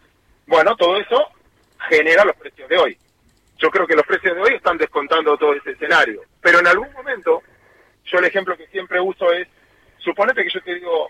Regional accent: Argentina; Nosotros somos ciudadanos de Argentina, que somos promedio, no somos ni mejores ni peores que el resto

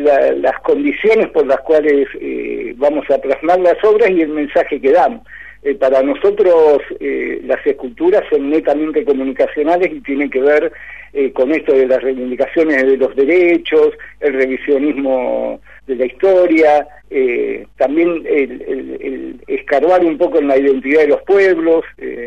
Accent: Buenos Aires, Argentina; Imagínate también de que mayoritariamente somos de Buenos Aires

